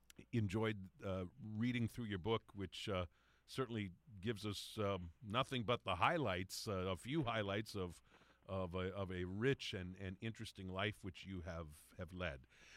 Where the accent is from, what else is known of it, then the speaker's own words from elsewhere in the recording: Trenton, New Jersey, United States; a tabloid published in my hometown of Trenton, New Jersey.